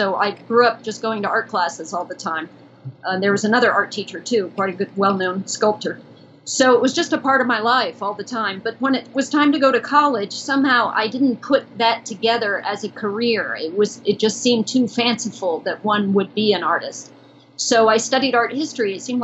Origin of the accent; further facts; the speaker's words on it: Connecticut, United States; I grew up mostly in Connecticut in a small town called Knowing near Mystic that has a long history of art as well.